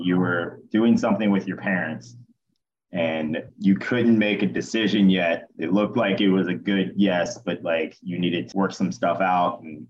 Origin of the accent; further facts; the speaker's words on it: Baton Rouge, Louisiana, United States; I mean, I guess my family, I'm from Baton Rouge. My family had always sort of been politically adjacent.